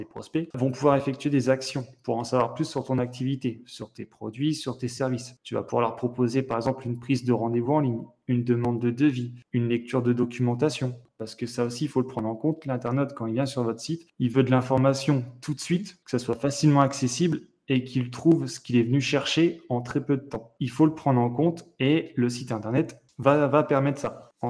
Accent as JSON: {"language": "French", "region": "Hauts-de-France", "country": "France", "said": "J'ai 28 ans, je suis originaire de Picardie."}